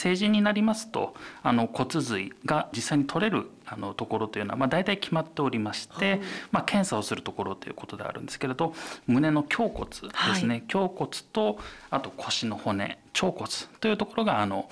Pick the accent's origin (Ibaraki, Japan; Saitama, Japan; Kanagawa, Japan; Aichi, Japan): Saitama, Japan; now in Iwate, Japan; 埼玉県になります。